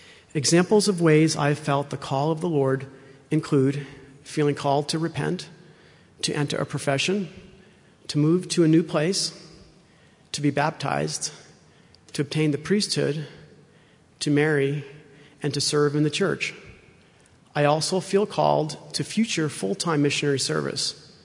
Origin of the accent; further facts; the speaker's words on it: Rhode Island, United States; I'm originally from Rhode Island. I joined the church as a graduate student in Logan, Utah.